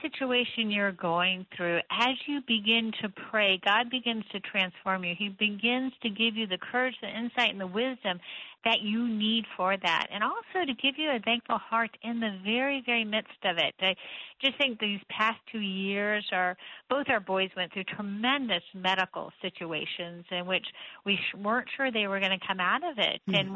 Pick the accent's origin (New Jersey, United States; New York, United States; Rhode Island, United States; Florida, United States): Florida, United States; Cocoa Beach; Well, I grew up in Cocoa Beach, Florida, and I loved it. It was a great place to grow up.